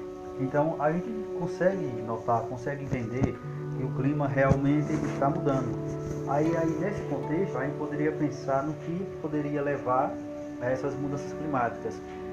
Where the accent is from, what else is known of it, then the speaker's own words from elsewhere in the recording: Northeast Region, Brazil; Eu lembrei ela que eu sou do Nordeste, né?